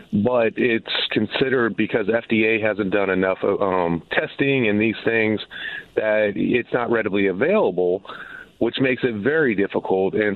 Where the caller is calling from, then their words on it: Bristol, United States; I'm from Bristol.